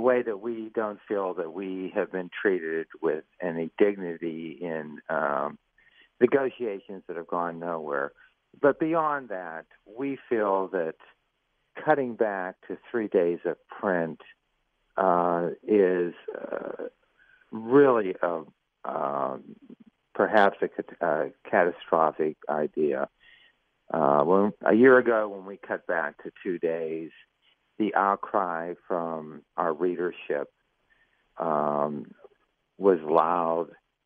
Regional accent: Pittsburgh, Pennsylvania, United States; born there; I was born in Pittsburgh. I care about Pittsburgh.

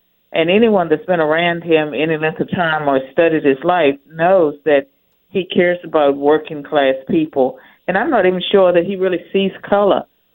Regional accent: Virginia, United States; I was born and raised in Virginia, been away from home for many years

